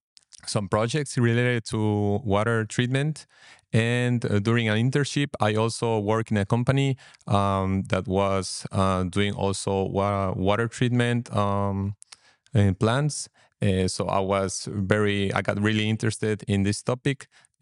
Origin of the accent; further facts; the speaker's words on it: Ecuador; I come from Ecuador and I'm also in the third semester of the program.